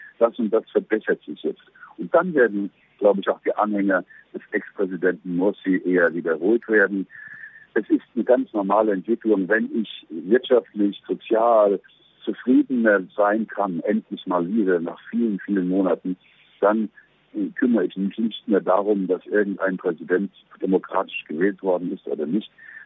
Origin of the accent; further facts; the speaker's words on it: Egypt; sondern wir sind alle Ägypter und gemeinsam wollen wir es schaffen.